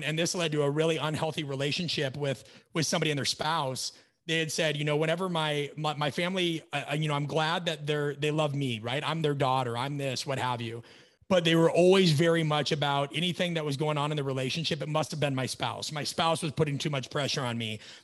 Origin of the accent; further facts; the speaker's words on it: Omaha, Nebraska, United States; I'm very proud of where I come from. I'm very proud that I grew up in Omaha, Nebraska. We have a Midwest mindset. I could not have asked for a better place to grow up.